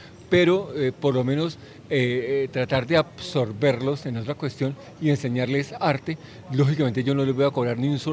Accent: Bucaramanga, Santander, Colombia; soy de Bucaramanga.

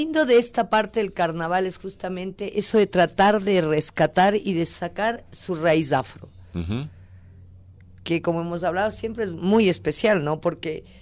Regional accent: Ecuador; somos amigos, somos ecuatorianos, somos la misma gente

